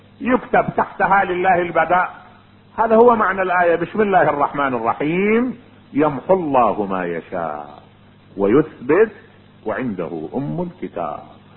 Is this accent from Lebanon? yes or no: no; Najaf, Najaf Governorate, Iraq; قال لي انت منين؟ قلت له انا والله من العراق. قال لي من اي بلد؟ من النجف.